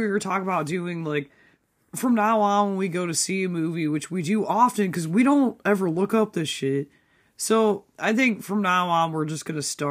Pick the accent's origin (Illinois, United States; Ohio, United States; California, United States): Ohio, United States; Sheffield Lake; One was in my hometown of Sheffield Lake, Ohio.